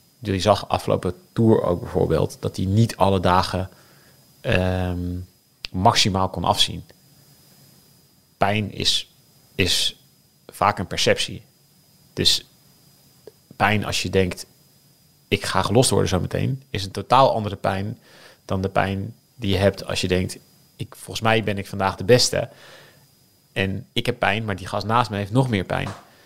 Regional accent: Limburg, Netherlands; Ik kom uit Limburg.

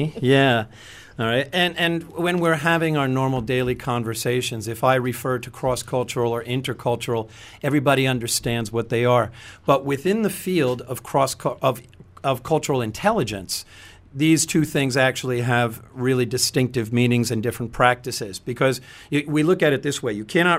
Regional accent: United States; you being Malaysian, me being American, we're having intercultural communication.

